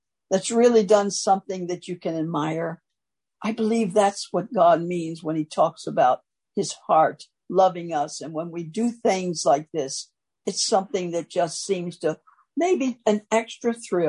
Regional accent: United States; I'm an American.

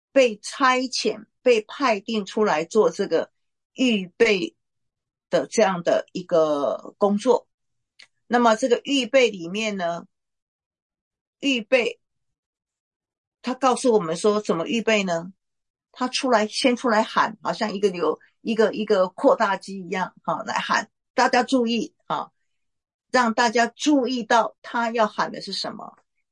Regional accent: China; 有人说为什么神不选我们中国人做他的选民呢？

